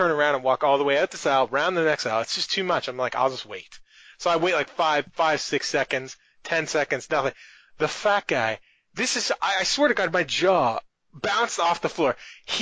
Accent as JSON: {"language": "English", "country": "Canada", "said": "But as a Canadian, I don't want to say something."}